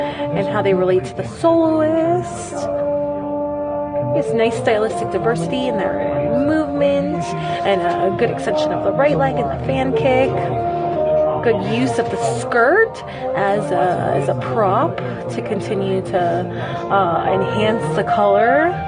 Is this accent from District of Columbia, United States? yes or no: no; Gainesville, Florida, United States; I am from Gainesville, Florida.